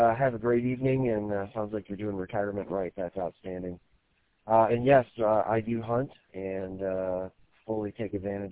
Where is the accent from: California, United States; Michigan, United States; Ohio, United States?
Michigan, United States; Grand Rapids; being a kid growing up in Grand Rapids, we used to have a lot of snow.